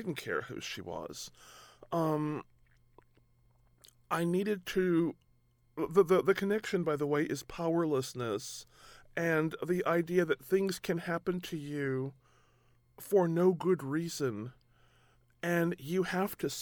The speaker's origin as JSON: {"language": "English", "town": "Pasadena", "region": "California", "country": "United States", "tie": "born or raised there", "said": "When I was living in Pasadena, California, which is my hometown, I got picked up by the police for passing counterfeit money."}